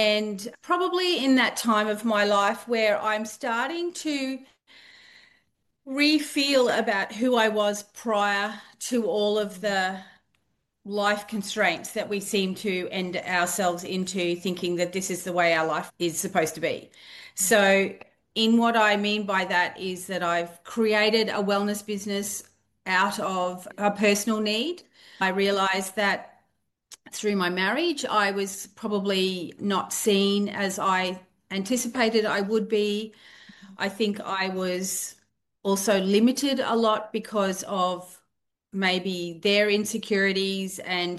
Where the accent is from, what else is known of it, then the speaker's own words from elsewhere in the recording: East Coast, Australia; I'm from Australia. I'm from the east coast of Australia. So we do say we all have different accents depending on where we come from